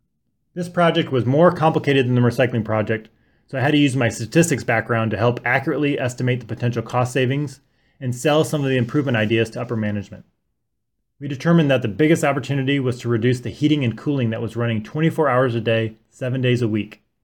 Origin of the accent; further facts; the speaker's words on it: Iowa City, Iowa, United States; I grew up in Iowa City my whole life, and that is where the University of Iowa is located.